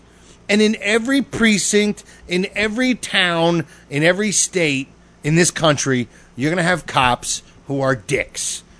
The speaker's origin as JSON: {"language": "English", "region": "New Jersey", "country": "United States", "said": "This veteran, this is a Jersey story, because we're from Jersey."}